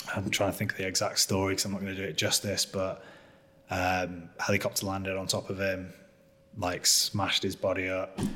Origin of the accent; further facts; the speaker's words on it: Preston, North West England, United Kingdom; I came from Preston. I was drinking cider and, you know, trying to get off with girls in the park most of my life, trying, still am.